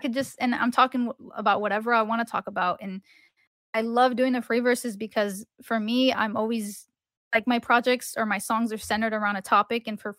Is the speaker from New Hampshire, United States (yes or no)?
no; San Jose, California, United States; I'm like, east side of San Jose. He's like, you know, you should rep for your city. And I was like, yeah, like I should rep for my city, and I should rep and from where I come from